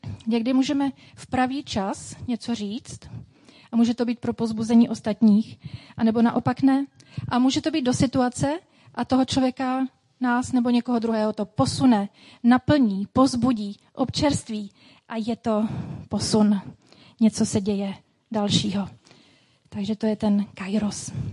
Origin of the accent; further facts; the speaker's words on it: Ostrava, Moravian-Silesian Region, Czechia; Mockrát jsem to zažila ještě jako dítě v Ostravě.